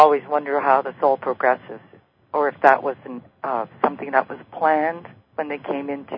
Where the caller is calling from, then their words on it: Canada; I'm calling from Canada.